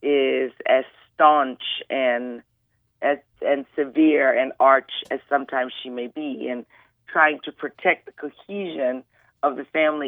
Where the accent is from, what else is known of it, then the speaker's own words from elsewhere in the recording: New Orleans, Louisiana, United States; she's really coming along down in my home state. We in New Orleans working on her music.